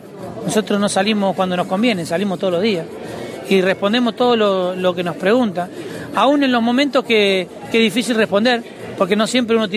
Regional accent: Argentina

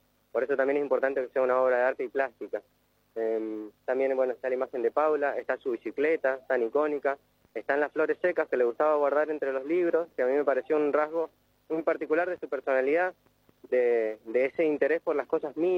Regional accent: San Rafael, Mendoza, Argentina; estudié en el Polivalente y ahora estoy estudiando en la Uncudo. Estoy acá en San Rafael por las vacaciones, pero bueno, siempre vengo igual todos los fines de semana acá

